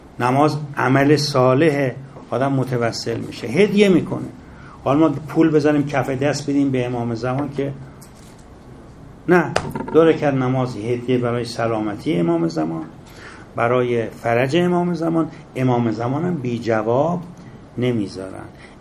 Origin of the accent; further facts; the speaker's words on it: Iran; born there; ما میدونید که زادگاهمون تو مثلث اصفهان و یزد و شیراز